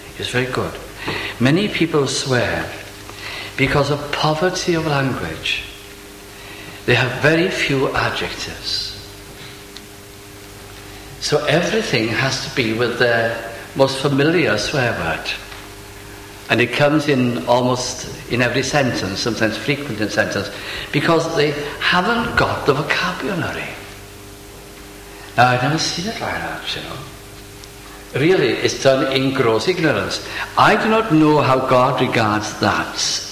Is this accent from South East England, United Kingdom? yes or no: no; North West England, United Kingdom; accent: Welsh with Lancashire intonations; because I'm Welsh, but I come from Lancashire.